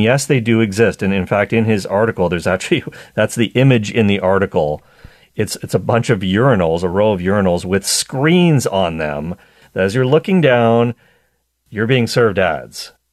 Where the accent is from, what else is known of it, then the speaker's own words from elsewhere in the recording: Canada; being a Canadian